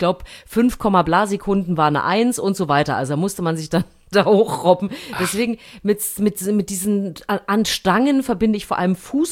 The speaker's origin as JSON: {"language": "German", "region": "East Germany", "country": "Germany", "tie": "born or raised there", "said": "ich bin ja im Osten sportlich groß geworden."}